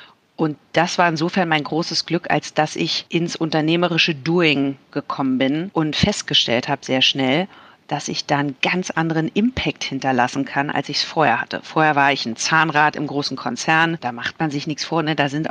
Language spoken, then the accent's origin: German; Berlin, Germany; born there; Ich bin in Berlin geboren, Ende der 70er Jahre, fast an der Mauer.